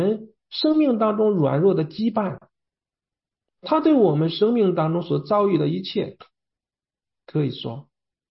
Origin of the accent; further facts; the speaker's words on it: China; 神父看见我一个外国人，他说：“你从哪里来的？”我说：“我从中国来的。”